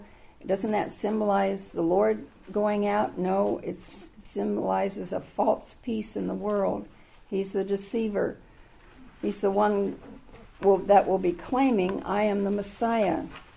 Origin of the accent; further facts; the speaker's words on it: Oakland, California, United States; I remember as a child growing up in Oakland